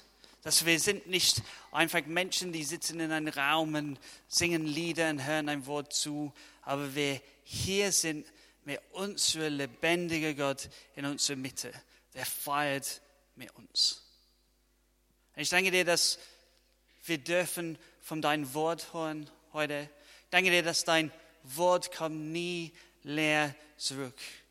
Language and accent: German; Scotland, United Kingdom; German is a second language; ich komme aus Schottland. Und ich habe manchmal ein richtiges Problem mit der deutschen Sprache